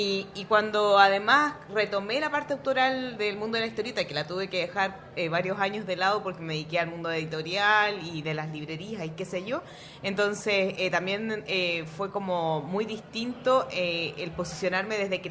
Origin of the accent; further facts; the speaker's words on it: Santiago, Santiago Metropolitan Region, Chile; born there; nací en una ciudad, en Santiago de Chile, y nací en el centro de la ciudad.